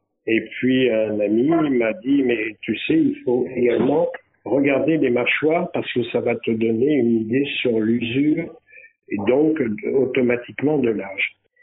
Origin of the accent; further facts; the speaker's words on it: Saint-Calais, Pays de la Loire, France; born there; Je suis bientôt octogénaire. J'habite Conneret. Je suis né à Saint-Calais, dans une petite ville où j'avais des activités de terrien.